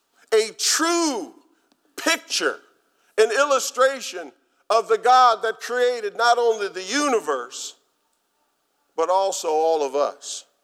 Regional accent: Rochester, Michigan, United States; I remember when I grew up in Rochester, Michigan, there was Michigan Christian College.

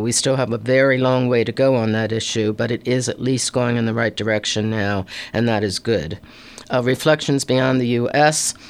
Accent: Baltimore, Maryland, United States; Both of my parents' families grew up in Baltimore. I was born in Baltimore. I lived there until I moved out here to Columbia when I was in my early 20s.

